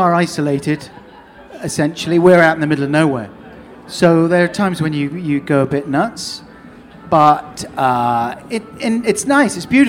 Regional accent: London, United Kingdom; now in Norwich, United Kingdom; Earl's Court. Okay. Yeah, off the Earl's Court Road.

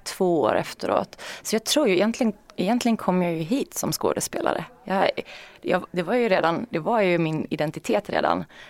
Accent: Sweden; accent: Swedish; jag kan kanske inte riktigt spela familjemedlem eller syster eller mamma i en amerikansk familj om jag har min svenska accent.

